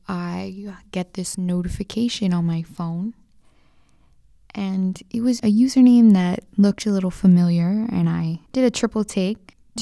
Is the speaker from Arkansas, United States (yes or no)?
no; New York, United States; I was from New York and he was from California.